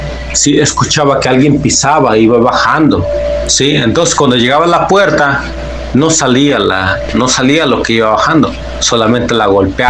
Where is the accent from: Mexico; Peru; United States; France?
Mexico; State of Mexico; yo soy del Estado de México.